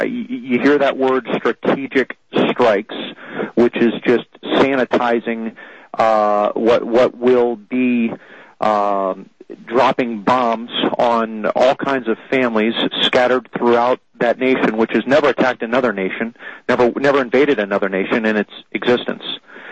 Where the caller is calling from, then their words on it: Ohio, United States; Now, I'm calling from Ohio.